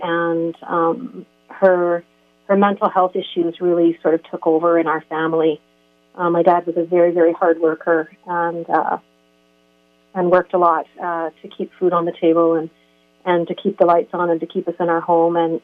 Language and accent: English; Calgary, Alberta, Canada; I grew up, I was born and raised in Calgary and in the 60s and 70s, and we were a pretty typical family for the time. We lived in the suburbs